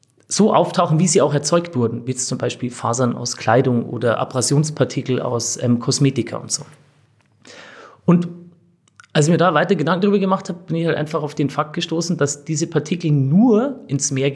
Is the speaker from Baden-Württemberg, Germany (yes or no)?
no; Bavaria, Germany; Also wir kommen alle aus Münchner Westen, Ammersee und die Umgebung.